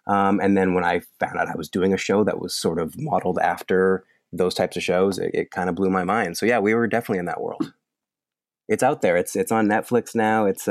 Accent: Winnipeg, Manitoba, Canada; I was born and raised in Winnipeg, the prairies of Canada.

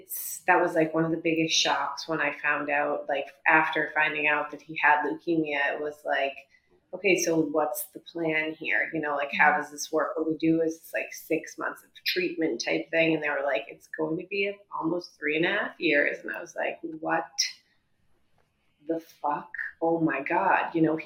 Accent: Massachusetts, United States; now in New York, United States; Massachusetts, so my husband and I went to college together, and then after college moved to New York.

